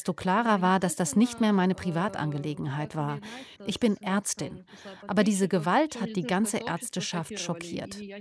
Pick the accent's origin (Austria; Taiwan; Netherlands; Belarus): Belarus; in unserem doch immer so friedlichen Belarus passiert, in meinem Heimatland.